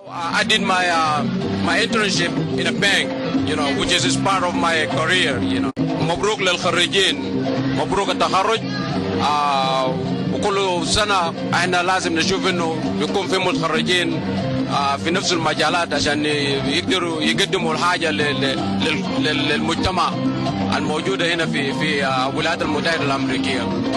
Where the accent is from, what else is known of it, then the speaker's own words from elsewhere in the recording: Sudan; English is a second language; now in United States; I'm from Sudan.